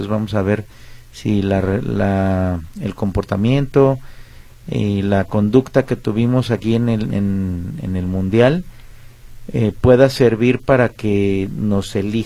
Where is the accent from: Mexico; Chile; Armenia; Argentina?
Mexico; eso se debe a la personalidad de nosotros como mexicanos